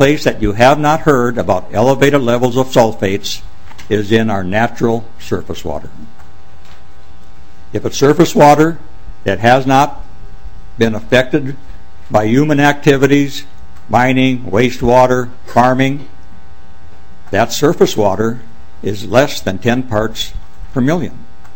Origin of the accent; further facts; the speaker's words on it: Minnesota, United States; from Sudan, Minnesota.